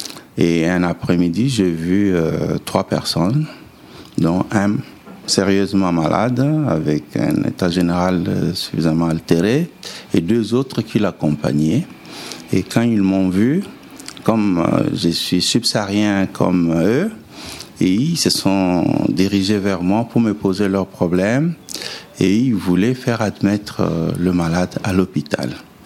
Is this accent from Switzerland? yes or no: no; Kinshasa, DR Congo; Je viens de Congo-Kinshasa.